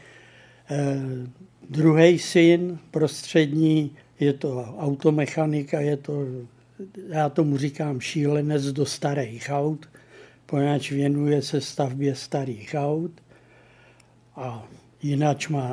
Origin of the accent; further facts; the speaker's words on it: Liberec, Liberec Region, Czechia; Já jsem Liberečák, předválečný Liberečák